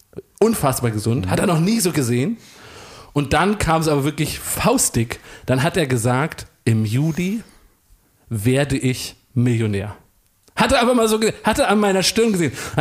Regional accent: Germany; Weil man ist ja auch als Deutscher so ekelhaft skeptisch.

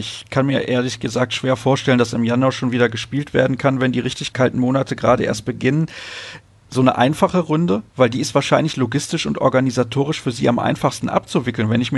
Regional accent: Solingen, North Rhine-Westphalia, Germany; Ich kenne das hier in Solingen, in meiner Heimatstadt.

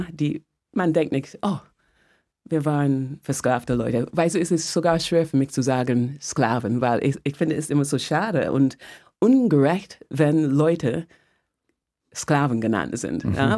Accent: Barbados; German is a second language; also born or lived in London; Geboren in London, aufgewachsen auf Barbados. Man denkt, Barbados, diese wunderschöne Insel in der Karibik

